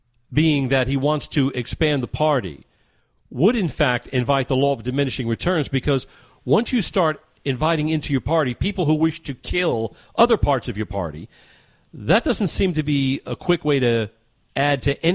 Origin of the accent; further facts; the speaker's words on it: Queens, New York, United States; I was born upstate New York. I was raised for a while in Sunnyside, Queens, where, you know, we're currently represented by AOC.